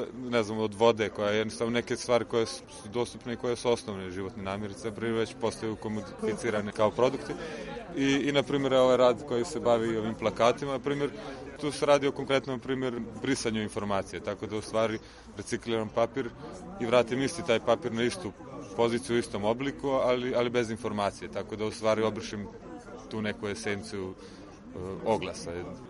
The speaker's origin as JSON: {"language": "Bosnian", "country": "Bosnia & Herzegovina", "tie": "born or raised there", "said": "Ja sam odrastao u Bosni i tamo je bilo tako, ako ne uradiš sam, nema."}